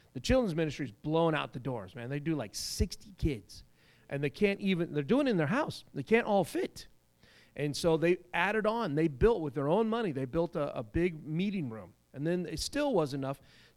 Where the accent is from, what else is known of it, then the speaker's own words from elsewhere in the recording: United States; being an American, we're on the radar when we show up in a Muslim country.